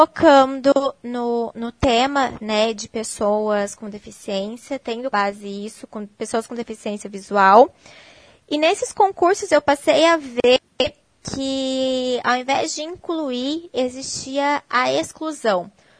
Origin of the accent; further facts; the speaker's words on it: Ribeirão Preto, São Paulo, Brazil; eu me formei em 2011 e assim que me formei eu voltei para minha cidade natal, que é em Ribeirão Preto.